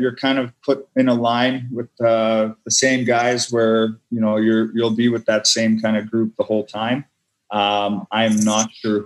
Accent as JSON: {"language": "English", "town": "Beggarville", "country": "United States", "tie": "born or raised there", "also_born_or_lived": "St. Paul", "said": "So I was born in St. Paul, and I lived there till I think I was 7 when my family moved to Beggarville."}